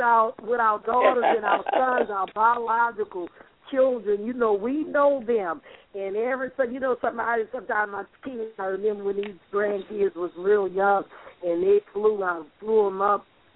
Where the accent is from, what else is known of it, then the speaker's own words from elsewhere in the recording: New Orleans, Louisiana, United States; you know, like they say, you know, I'm from New Orleans, don't be half-stepping.